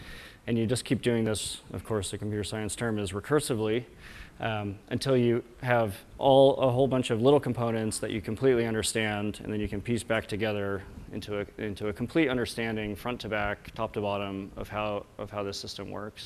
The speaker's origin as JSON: {"language": "English", "region": "Wellington", "country": "New Zealand", "said": "I'm here from Wellington, New Zealand. I work at Weta Digital, which is Sir Peter Jackson's visual effects facility."}